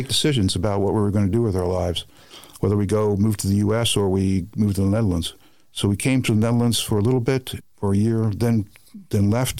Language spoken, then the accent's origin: English; Jersey City, New Jersey, United States; born there; I was born in Jersey City, New Jersey.